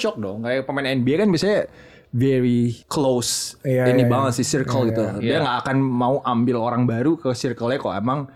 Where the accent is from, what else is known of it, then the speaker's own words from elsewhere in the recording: Indonesia; I just personally told him kayak, oh ya gue dari Indonesia and I'm like, you know, a big fan of yours